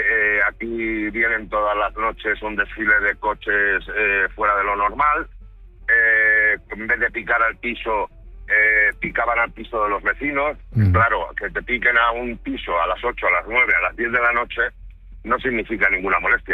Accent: Galicia, Spain; Yo soy natural de Galicia

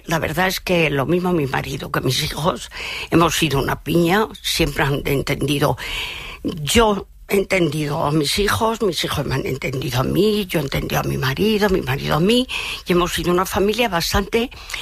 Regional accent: Asturias, Spain; born there; Yo nací en Asturias, uh-huh. Y toda mi familia, mis bisabuelos, tatarabuelos, abuelos, padres, todos son de Asturias, de un pueblecito, bueno, los antepasados ya eran más diversificados

